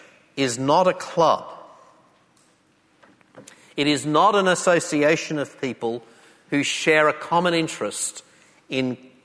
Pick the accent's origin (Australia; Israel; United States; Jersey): Australia; on the one hand I'm an Australian